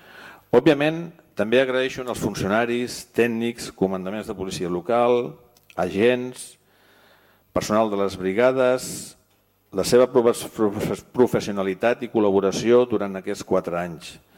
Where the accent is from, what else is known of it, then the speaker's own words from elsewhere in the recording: Sitges, Catalonia, Spain; Jo continuaré a Sitges perquè és el meu poble.